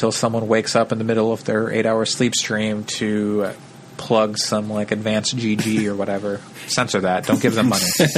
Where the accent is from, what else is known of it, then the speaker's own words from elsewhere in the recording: Eugene, Oregon, United States; I am from Oregon, Eugene, Oregon, home of the Ducks.